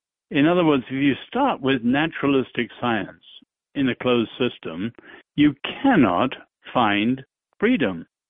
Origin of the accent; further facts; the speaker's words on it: England, United Kingdom; now in United States; So I am an English, I'm a European evangelical. We stand proud.